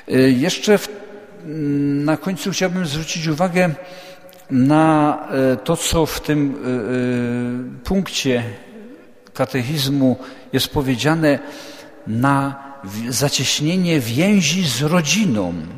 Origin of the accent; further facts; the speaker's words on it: Silesian Voivodeship, Poland; u nas na Śląsku się mówiło, łachy na co dzień, na beztydzień i łachy na niedziela.